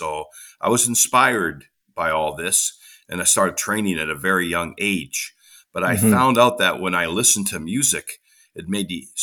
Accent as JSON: {"language": "English", "town": "Vancouver", "region": "British Columbia", "country": "Canada", "tie": "born there", "said": "Yes, I was born in Vancouver and started my musical career in Vancouver."}